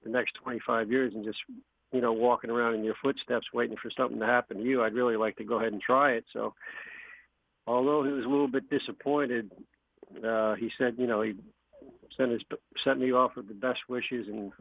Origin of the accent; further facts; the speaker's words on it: Port Washington, New York, United States; so I grew up in Port Washington on the Guggenheim estate when I was a little kid